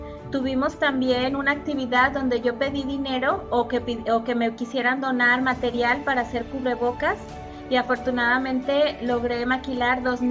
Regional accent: Mexico; son dos cuestiones que como mexicanos en estos momentos nos hacen mucha falta.

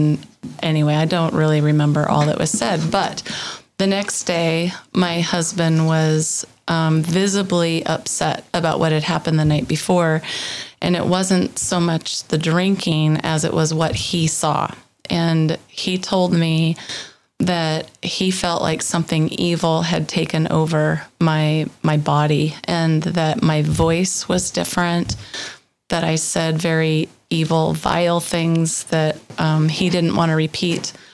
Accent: Seattle, Washington, United States; now in San Diego, United States; Mm-hmm. Washington.

